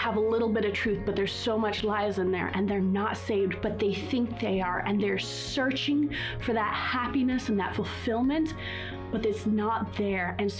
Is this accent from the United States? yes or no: no; Uganda; I grew up in Uganda, East Africa. I am a missionary kid